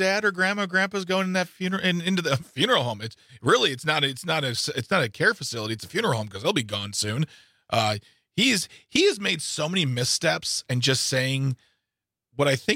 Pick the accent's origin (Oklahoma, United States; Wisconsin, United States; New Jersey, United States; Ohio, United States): Wisconsin, United States; No, I'm from Wisconsin.